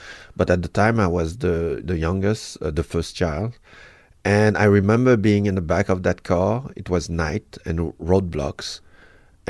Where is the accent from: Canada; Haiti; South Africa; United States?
Haiti; English is a second language; I'm Haitian. I'm born in Haiti. My parents left to go work in the Congo.